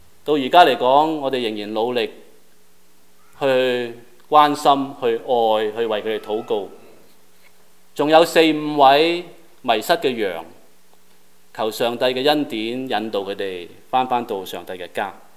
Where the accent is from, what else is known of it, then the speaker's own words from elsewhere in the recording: China; 特别我们中国人更加觉得感恩和奇妙